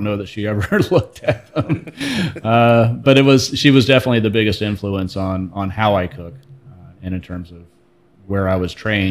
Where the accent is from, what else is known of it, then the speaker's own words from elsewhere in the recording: Kansas, United States; So I was born in Kansas, moved all around the world growing up. But this place right here has always been home.